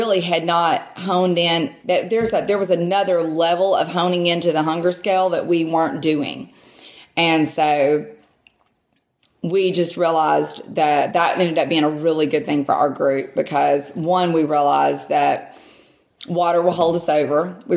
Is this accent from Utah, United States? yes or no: no; Mississippi, United States; I'm from Mississippi, for those of you who don't already know me.